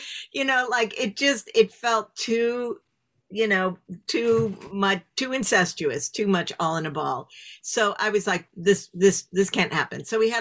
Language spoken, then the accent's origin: English; Chicago, Illinois, United States; and I guess maybe it's growing up in Chicago or something, it's like, oh no, improv is way before Whose Line.